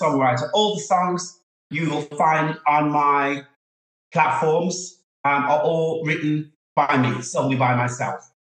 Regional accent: England, United Kingdom; Well, if you haven't worked it out by now, I'm from UK, England.

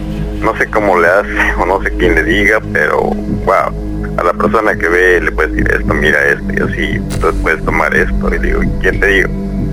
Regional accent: Tlaxcala, Mexico; Yo soy del estado de Tlaxcala.

